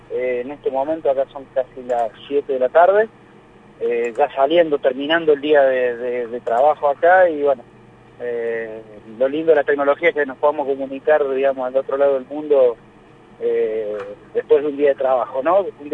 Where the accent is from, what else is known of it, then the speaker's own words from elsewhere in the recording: Córdoba, Argentina; moved away; si bien soy cordobés, hace ya una década y media que estoy afincado en Entre Ríos, ya la tomé como propia.